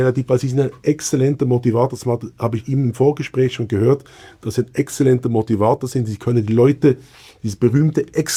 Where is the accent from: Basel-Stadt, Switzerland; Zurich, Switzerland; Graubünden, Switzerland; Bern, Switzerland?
Basel-Stadt, Switzerland; Basel; Jetzt habe ich eine dumme Frage als Basler.